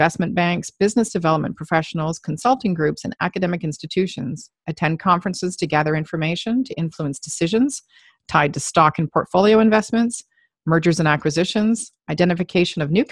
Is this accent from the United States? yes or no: no; Canada; I'm a Canadian.